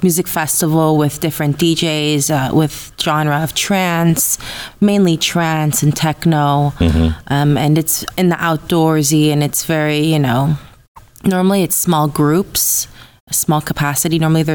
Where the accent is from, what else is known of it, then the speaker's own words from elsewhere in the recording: Los Angeles, California, United States; I'm 25 years old. I grew up in Los Angeles my whole life.